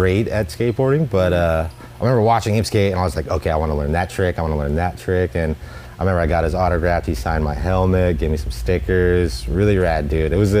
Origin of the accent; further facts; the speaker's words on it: Redwood City, California, United States; I was born at Mills Hospital, San Mateo, but I grew up in Redwood City